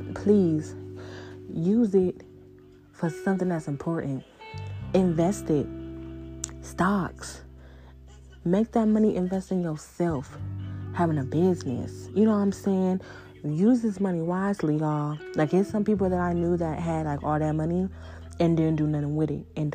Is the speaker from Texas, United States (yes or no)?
no; California, United States; he got shot, I think, 17 and 18 times in LA, California, which I'm from Cali.